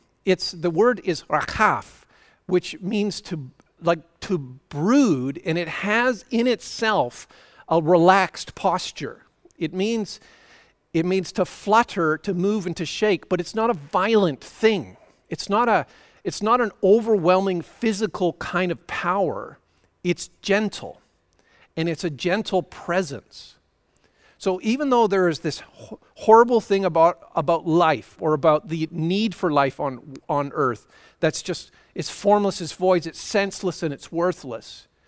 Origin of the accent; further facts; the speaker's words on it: Canada; as a Canadian, growing up in a fairly mountainous area, I guess you'd call it part of the world